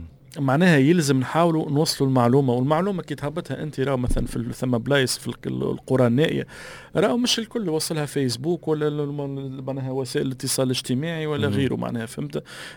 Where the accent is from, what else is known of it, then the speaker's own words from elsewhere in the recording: Tunisia; حتى في نظره المياه اللي عندنا في تونس